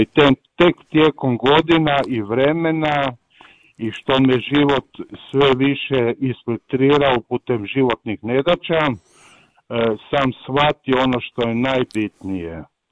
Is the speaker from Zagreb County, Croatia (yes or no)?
yes; Zagreb, Zagreb County, Croatia; ja sam odrastao u Novom Zagrebu u Zapruđu, jer sam došao s 2 godine